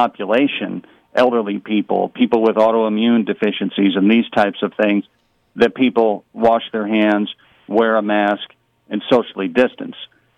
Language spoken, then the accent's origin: English; Carbondale, Illinois, United States; That's where I grew up in Carbondale. I'm a graduate of Carbondale High School.